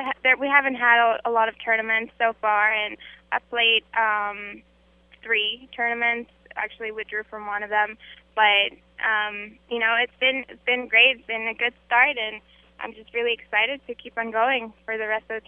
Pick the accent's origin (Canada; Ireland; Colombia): Colombia; moved away as an adult; now in United States; Yes, I did. I grew up in Colombia. All my family are over there, and I graduated high school in Colombia, and I just came to the States for college